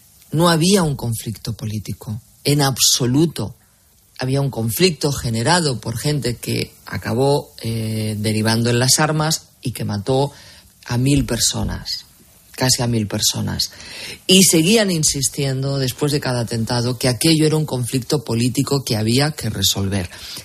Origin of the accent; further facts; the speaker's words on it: Catalonia, Spain; Como catalana que tiene ya unos años